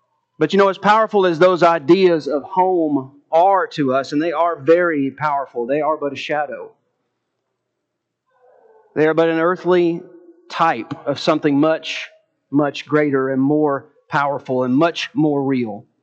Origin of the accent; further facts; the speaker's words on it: Columbia, Tennessee, United States; I grew up in Columbia, Tennessee, and we moved out over 20 years ago, but I still drive by the house that I grew up